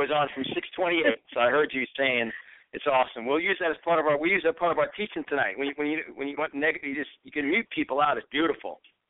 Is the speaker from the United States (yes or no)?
yes; New York, United States; I was born and raised in New York.